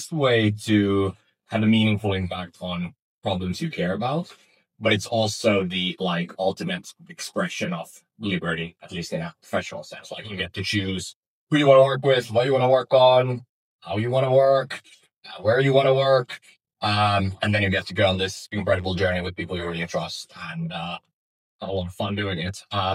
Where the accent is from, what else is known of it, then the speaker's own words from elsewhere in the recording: Finland; I was born and raised in Finland, we're in Helsinki or Espoo now.